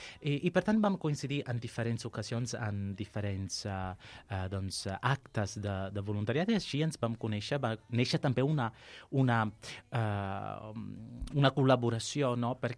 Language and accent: Catalan; Sicily, Italy; first language Sicilian; Catalan is a second language; Perquè jo estic veient morir la meva llengua, que és el sicilià.